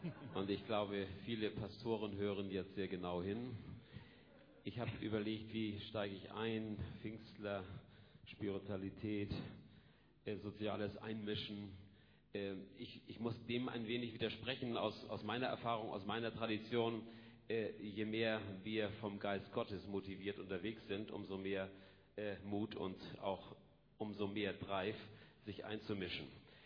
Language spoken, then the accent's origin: German; Hamburg, Germany; also born or lived in Schorndorf; now in Berlin, Germany; Ich bin jetzt wirklich auf den Tag genau 4 Jahre in Berlin. Ich komme aus Hamburg, bin in Schorndorf gewesen, also im Schwabenländle, im Bibelbelt Deutschlands.